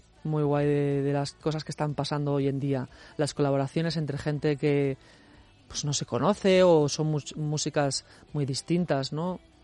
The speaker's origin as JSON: {"language": "Spanish", "town": "Valladolid", "region": "Castile and León", "country": "Spain", "said": "Yo soy de Valladolid y estaba pasando unos días allí"}